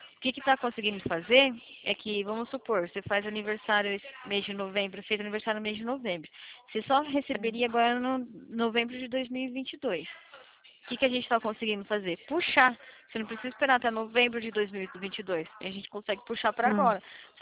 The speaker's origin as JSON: {"language": "Portuguese", "town": "Campinas", "region": "São Paulo", "country": "Brazil", "said": "Eu sou aqui do interior, de Campinas, da região aqui de São Paulo."}